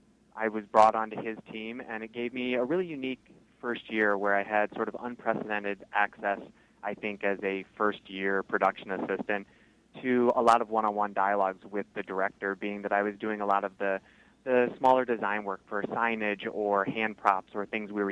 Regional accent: Pinckney, Michigan, United States; now in Los Angeles, United States; I grew up in Pinckney, loved the arts, I loved film, and eventually my long journey took me through Eastern

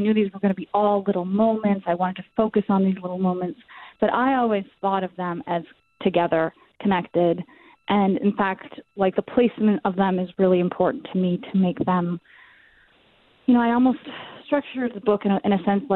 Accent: Lexington, Massachusetts, United States; I grew up in Lexington, and it was local to Lexington. It was in Bedford, Massachusetts.

